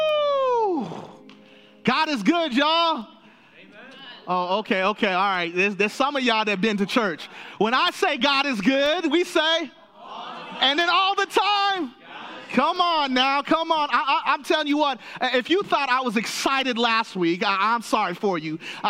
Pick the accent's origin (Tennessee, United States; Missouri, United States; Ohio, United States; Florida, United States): Tennessee, United States; I grew up in Tennessee, it's real, okay?